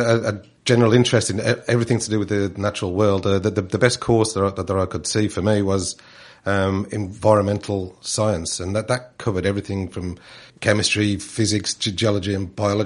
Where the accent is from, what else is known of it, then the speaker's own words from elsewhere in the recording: Birmingham, West Midlands, United Kingdom; I did, yes. I was born and bred in Birmingham.